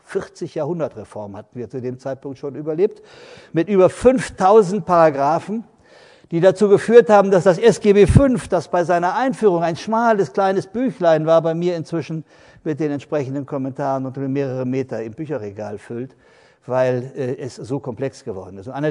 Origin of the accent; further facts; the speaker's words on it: Germany; ich komme ja nicht aus dem Rheinland oder vom Ruhrgebiet, sondern nur von der Elbe.